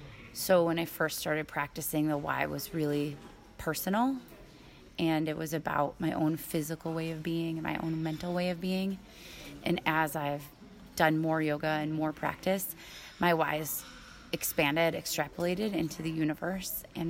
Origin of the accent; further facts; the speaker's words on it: Detroit, Michigan, United States; now in Kenya; in my hometown in Detroit and here in Kenya.